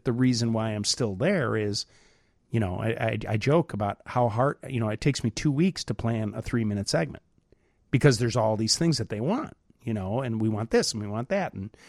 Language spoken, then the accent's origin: English; Chicago, Illinois, United States; And I'm from Chicago. So, I mean, I just sort of show up and I keep my head down and I do my thing and I leave.